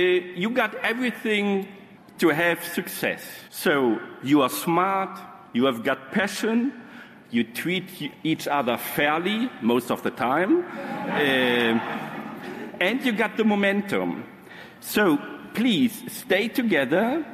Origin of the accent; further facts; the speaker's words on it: Germany; So, and as I'm from Germany, it's my duty to say very loud and clear